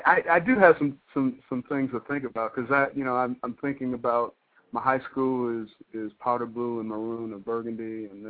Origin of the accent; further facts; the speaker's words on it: Detroit, Michigan, United States; Well, I'm from Detroit.